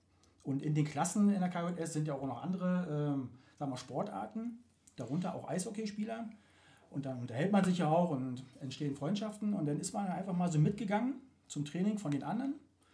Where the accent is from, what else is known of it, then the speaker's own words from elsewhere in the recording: Berlin, Germany; Wir kommen ja eigentlich aus der Hauptstadt, aus Berlin.